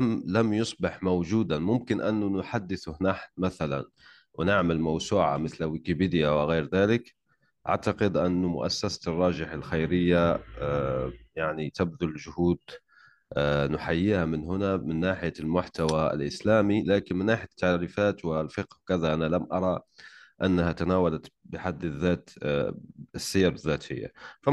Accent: Algeria; أنا جزائري يعني غير معروفة كليا

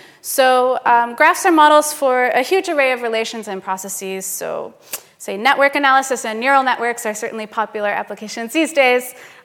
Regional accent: United States; but I am American and I didn't want to escalate any tension

